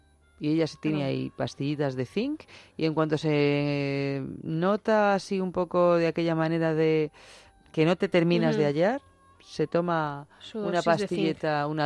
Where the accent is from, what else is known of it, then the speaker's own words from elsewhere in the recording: Albacete, Castilla-La Mancha, Spain; yo en mi tierra, en Albacete, cuando llega así el buen tiempo